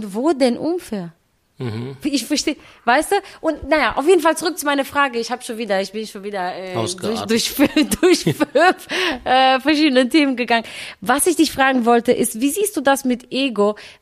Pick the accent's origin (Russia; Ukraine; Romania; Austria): Romania; now in Paderborn, Germany; Ich sage nicht aus Paderborn, ich sage immer aus Rumänien. Und dann hat mir jemand gesagt, nee, in Deutschland. Ich so, ach so, ich so in Paderborn. Aber mich stört das auch gar nicht, wenn mich jemand fragt aus Rumänien.